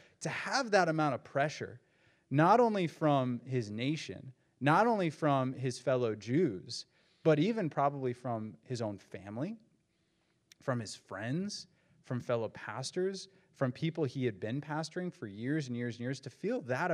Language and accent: English; Appalachia, United States; accent: Appalachian; And I got ridiculed like nothing else. They're like, the Apple. And they mocked my accent. They're like, the Appalachians.